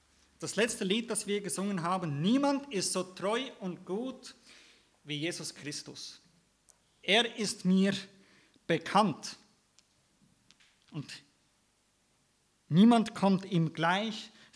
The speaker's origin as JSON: {"language": "German", "country": "Germany", "tie": "born there", "first_language": "German", "said": "also ich bin gebürtiger Deutscher und das ist eigentlich meine Muttersprache."}